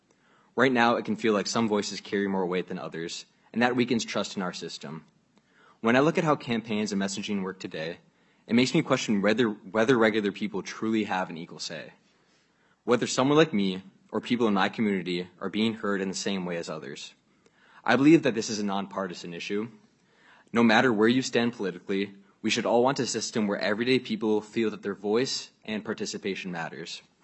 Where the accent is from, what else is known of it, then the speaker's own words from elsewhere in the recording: South St. Paul, Minnesota, United States; I am Latino, and I am from South St. Paul, a town where for generations people worked in the stockyards